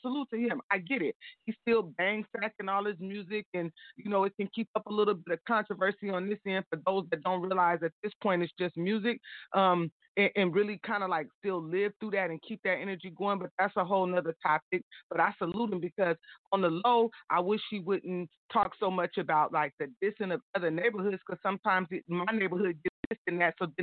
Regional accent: Sacramento, California, United States; even though I'm from down south, but I was raised in Sacramento.

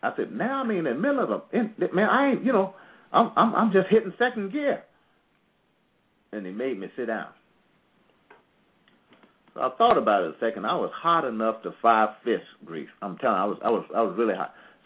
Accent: Darlington, South Carolina, United States; also born or lived in Sumter, United States; I grew up in the Church of God down in Darlington, South Carolina, Sumter, South Carolina, and I had very wise teachers.

